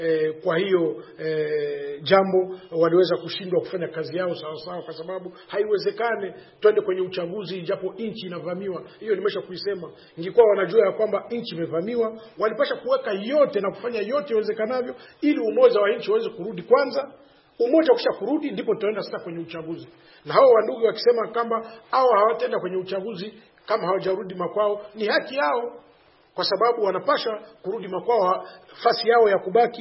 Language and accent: Swahili; DR Congo; Ni haki ya kila mkongomani, tukiwa wakongomani kwenda kwenye uchaguzi ni haki.